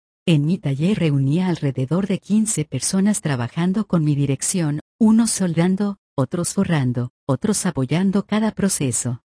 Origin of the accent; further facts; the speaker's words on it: Hermosillo, Sonora, Mexico; born there; Nací en Hermosillo, Sonora, México, soy el tercero de 5 hermanos y soy la 4ta generación de una familia de escultores.